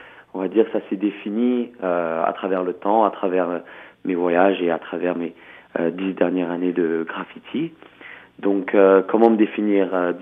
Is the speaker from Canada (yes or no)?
yes; Quebec, Canada; also born or lived in France; ma culture cambodgienne, même si j'ai grandi au Québec, tout en étant né en France.